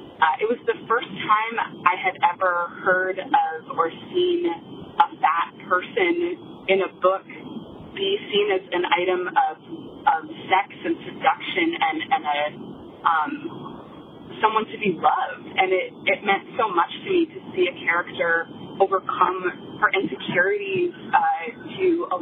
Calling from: Ohio, United States; I am calling from Ohio.

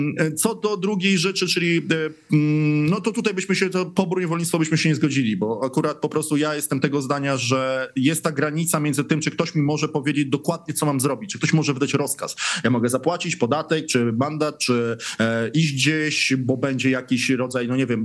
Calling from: Toruń, Kuyavian-Pomeranian Voivodeship, Poland; ja z Torunia mówię

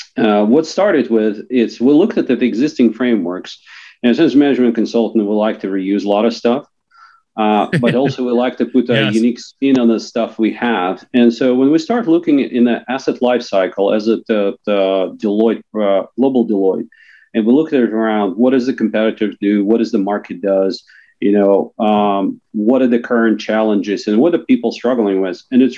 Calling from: South Dakota, United States; Today I'm hailing from South Dakota.

